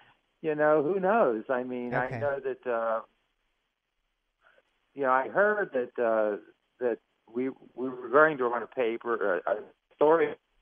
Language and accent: English; Pittsburgh, Pennsylvania, United States; born there; I was born in Pittsburgh. I care about Pittsburgh.